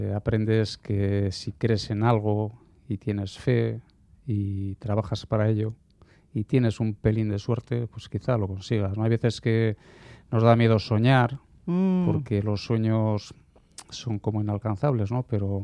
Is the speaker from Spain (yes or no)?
yes; Barakaldo, Basque Country, Spain; now in Artziniega, Spain; Soy de Baracaldo.